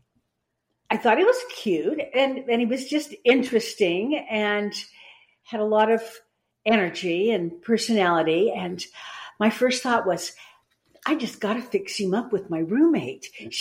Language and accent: English; Colorado, United States; also born or lived in Oregon; Well, I grew up in Oregon and Colorado, and mostly Colorado. I mean, I left Oregon when I was in the second grade